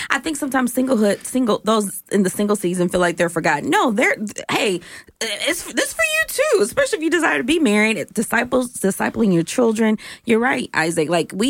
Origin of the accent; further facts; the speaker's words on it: the South, United States; y'all, you know I'm from the South.